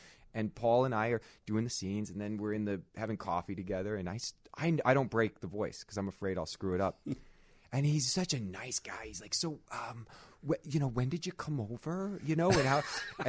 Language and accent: English; Kansas City, United States; And we're from Kansas City. We actually worked at the same mall.